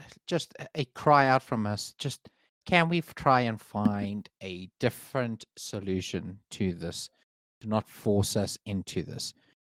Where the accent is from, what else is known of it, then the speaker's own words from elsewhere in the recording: South Africa; being a South African, where things like internet can sometimes be a big issue, or even just having power can be an issue.